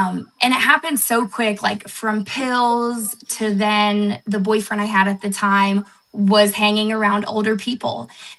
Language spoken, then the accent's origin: English; Akron, Ohio, United States; Because I'm originally from Akron, so we were living towards that way.